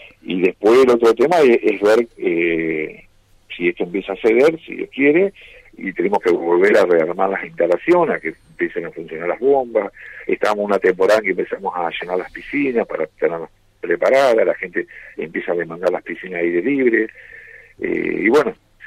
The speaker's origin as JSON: {"language": "Spanish", "town": "Gualeguaychú", "region": "Entre Ríos", "country": "Argentina", "also_born_or_lived": "Buenos Aires", "moved": "yes", "said": "Yo viví siempre en ciudades, somos de Gualeguaychú, vivimos en Buenos Aires mucho tiempo, pero cuando me vine acá"}